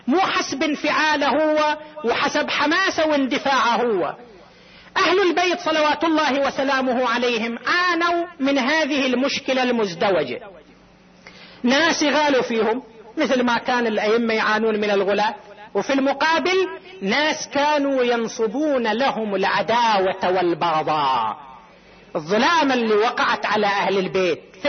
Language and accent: Arabic; Qatif, Eastern Province, Saudi Arabia; وينقل هنا عندنا في القطيف